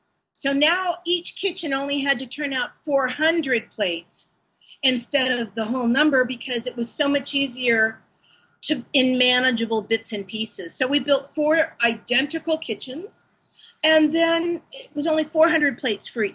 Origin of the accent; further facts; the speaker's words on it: San Francisco, California, United States; stories of growing up in San Francisco when I was a kid with my Italian family.